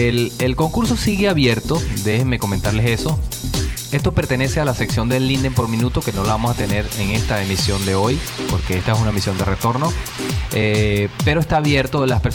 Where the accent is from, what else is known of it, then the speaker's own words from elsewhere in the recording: Venezuela; Bueno, le llegó el turno a la gente de Venezuela. Yo soy venezolano